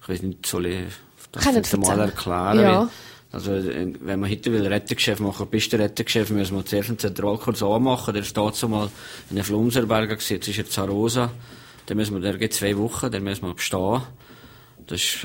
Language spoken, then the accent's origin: German; Valais, Switzerland; Die bist als Walliser so gerne gesehen gewesen.